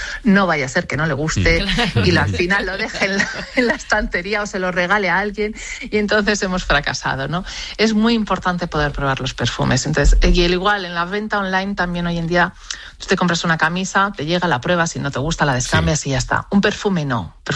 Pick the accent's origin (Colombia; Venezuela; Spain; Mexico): Spain; Basque Country; a mí personalmente, que soy del País Vasco, pues me narran un perfume que huele a mar